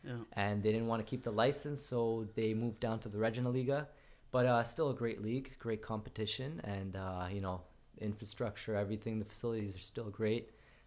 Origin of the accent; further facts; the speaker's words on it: Canada; I grew up in Canada, and we got a lot of snow. It's very cold there.